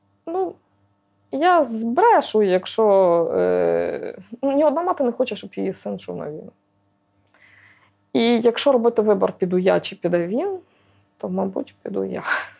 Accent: Koziatyn, Vinnytsia Oblast, Ukraine; Тому що я сама з Козятина.

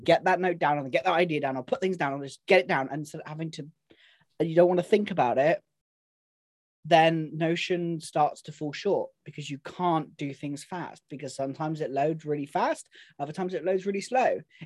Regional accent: South West England, United Kingdom; Yeah. I am from Devon. I'm allowed to speak like that.

